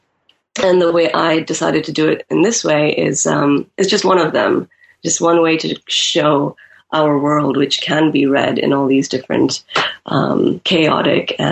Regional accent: Nigeria; they had loved my stories from growing up in Nigeria.

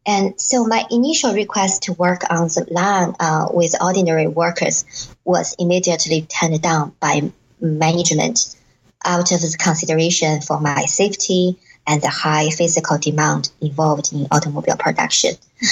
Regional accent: China; English is a second language; now in United States; So I was introduced to manager Benjamin as a Chinese graduate student who is studying in the United States

